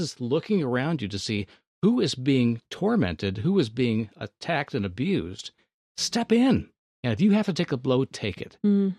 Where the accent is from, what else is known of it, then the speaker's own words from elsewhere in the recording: Thousand Oaks, California, United States; This lady in Thousand Oaks, my hometown, was reinvigorated in her compassion and her passion for something because of a traumatic event